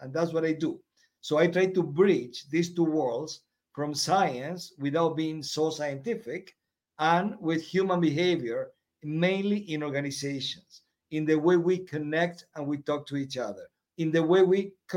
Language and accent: English; Argentina; English is a second language; moved away as an adult; now in Europe; Just in a nutshell, born and raised in Argentina.